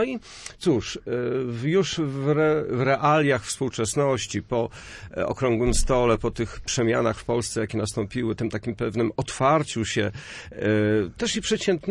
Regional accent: Sławno, West Pomeranian Voivodeship, Poland; born there; jako człowiek pomorzanin raczej, bo urodziłem się Sławnie i mieszkam pod Słupskiem

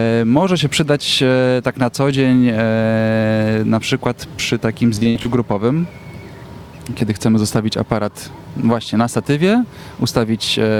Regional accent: Gdynia, Pomeranian Voivodeship, Poland; Gdynianin od urodzenia.

